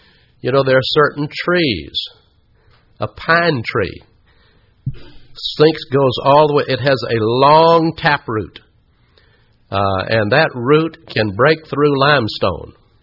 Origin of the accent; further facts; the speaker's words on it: Atlanta, Georgia, United States; When I was a boy growing up in Atlanta